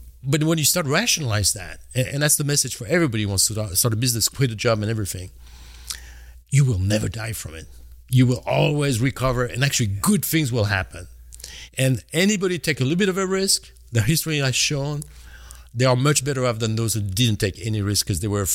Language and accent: English; French Alps, France; I grew up in the Alps. Now we know for a fact that I'm French.